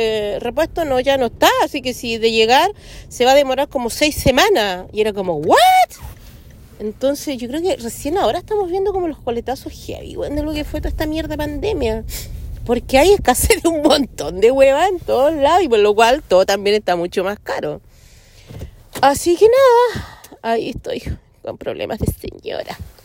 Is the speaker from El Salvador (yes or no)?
no; Santiago, Santiago Metropolitan Region, Chile; yo no vengo del Caribe, yo vengo de Santiago de Chile, una weá que tiene tenía antiguamente cuatro estaciones